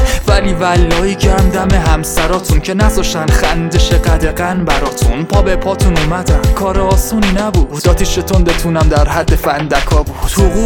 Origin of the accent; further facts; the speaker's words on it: Iran; به عنوان یه ایرانی معذرت میخوام